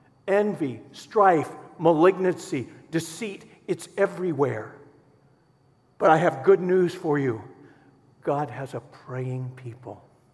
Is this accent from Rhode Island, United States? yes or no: yes; Providence, Rhode Island, United States; I'm from Providence, Rhode Island. That's where I was born.